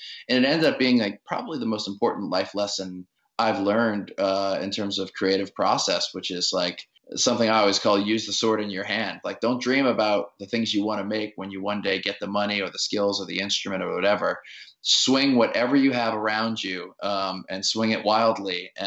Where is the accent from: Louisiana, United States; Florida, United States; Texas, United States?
Louisiana, United States; New Orleans; Like, I grew up in New Orleans in the suburbs, and, like, so a lot of my influences were not very indie rock based.